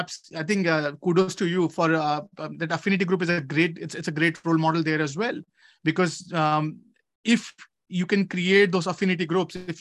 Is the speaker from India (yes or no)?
yes; India; And somehow as an Indian, I have to know all the answers.